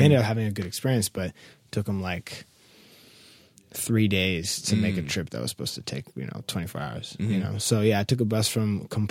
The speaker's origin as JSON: {"language": "English", "town": "Seattle", "region": "Washington", "country": "United States", "tie": "born or raised there", "said": "growing up in Seattle, there's a lot of Havashop people, like from Eritrea."}